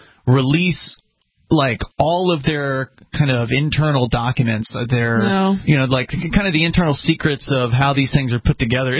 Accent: Florida, United States; I mean, I'm from Florida originally

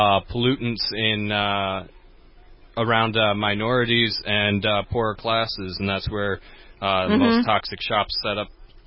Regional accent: Michigan, United States; I'm actually from Michigan, you know.

